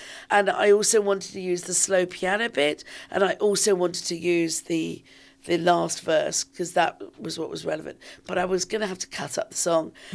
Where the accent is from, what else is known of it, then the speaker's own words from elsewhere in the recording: London, United Kingdom; some of this was happening here in London, in my hometown.